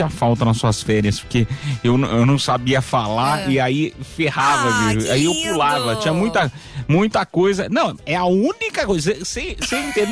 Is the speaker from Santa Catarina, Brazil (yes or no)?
no; Piedade, São Paulo, Brazil; sou do interior de São Paulo, chamada Piedade, a cidade.